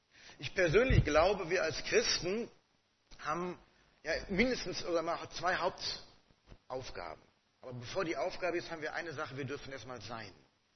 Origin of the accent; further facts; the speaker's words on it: Schwelm, North Rhine-Westphalia, Germany; Ich komme tatsächlich aus Schwelm, nicht aus Wuppertal.